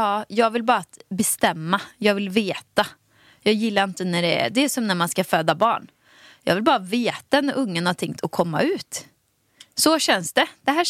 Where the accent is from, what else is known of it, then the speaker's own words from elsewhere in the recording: Åmål, Västra Götaland County, Sweden; now in Stockholm, Sweden; jag har flyttat från Åmål, från skogen till Stockholm. Jag har bott i Midsommarkransen, jag har bott på Sveavägen, jag har bott här, bott där, bott i andra hand.